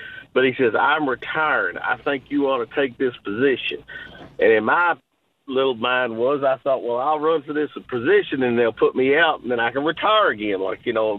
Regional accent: Kentucky, United States; I'm from Lexington, Kentucky. Yeah. And I'm actually from south of Lexington, Kentucky, but I married and moved to Lexington.

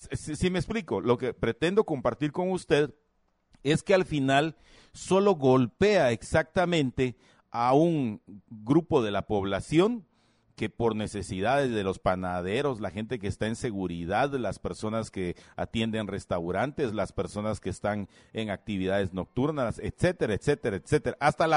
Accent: Guatemala; como chapines, como guatemaltecos

